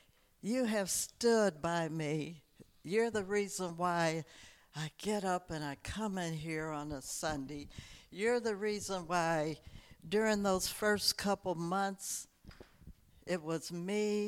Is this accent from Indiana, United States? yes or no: yes; South Bend, Indiana, United States; moved away; In my hometown of South Bend, Indiana, there was one main cemetery.